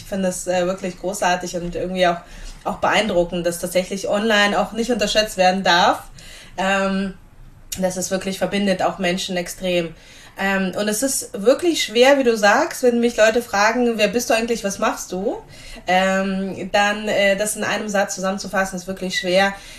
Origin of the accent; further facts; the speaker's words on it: Dnipro, Dnipropetrovsk Oblast, Ukraine; born there; German is a second language; ich bin 86 in der Ukraine geboren, in Dnipro, Osten der Ukraine, im russischsprachigen Bereich. Deswegen viele fragen mich, kannst du ukrainisch? Nein, leider nicht so wirklich. Also ich habe das als Kind in der Schule gelernt